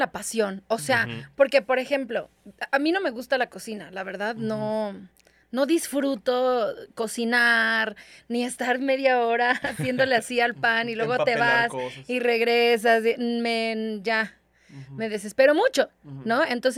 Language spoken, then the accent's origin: Spanish; Medellín, Antioquia, Colombia; pero yo soy otro tipo de colombiana. Yo soy como colombiana de Medellín.